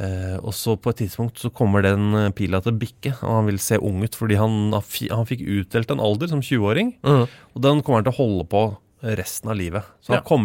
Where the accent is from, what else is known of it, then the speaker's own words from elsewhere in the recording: Oslo, Norway; for en familie fra østkanten av Oslo, som kanskje ikke har så mye penger der jeg kommer fra